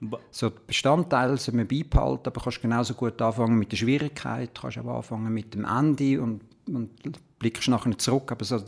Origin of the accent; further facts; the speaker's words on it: Switzerland; born there; ich bin hier in der Schweiz geboren, als Kind von meinem Vater aus Ungarn, Mutter aus Deutschland. Die haben sich hier in der Schweiz kennengelernt.